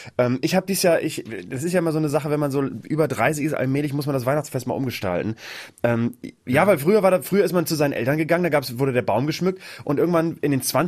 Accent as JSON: {"language": "German", "region": "Bremen", "country": "Germany", "tie": "born or raised there", "said": "Wir hatten schon einen Stromanschluss bei uns in Bremen."}